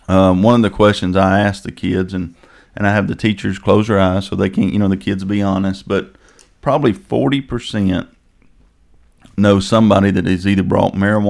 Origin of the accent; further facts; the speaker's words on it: Coleman, United States; all of our families here, and we're from Coleman, and this is our home.